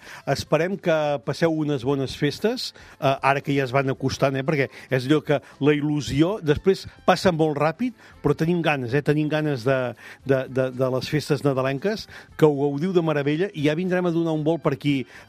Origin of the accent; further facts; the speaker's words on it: Catalonia, Spain; Els que som de la Garrotxa